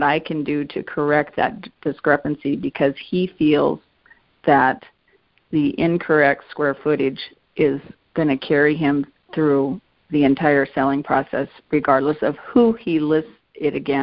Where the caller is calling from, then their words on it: Sioux Falls, South Dakota, United States; Sioux Falls.